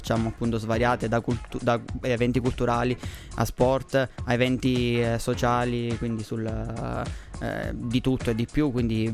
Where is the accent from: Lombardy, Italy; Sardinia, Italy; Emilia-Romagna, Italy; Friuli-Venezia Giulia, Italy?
Emilia-Romagna, Italy; Bologna; perché io sono bolognese, ma...